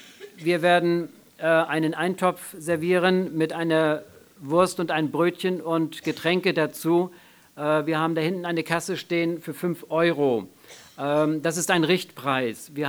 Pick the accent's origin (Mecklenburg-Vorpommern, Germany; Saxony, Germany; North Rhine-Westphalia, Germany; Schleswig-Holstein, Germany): Schleswig-Holstein, Germany; Lübeck; ich komme aus Lübeck